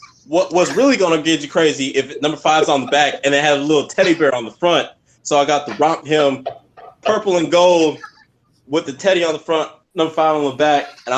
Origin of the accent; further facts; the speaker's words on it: Nigeria; For y'all who don't know, I'm Nigerian.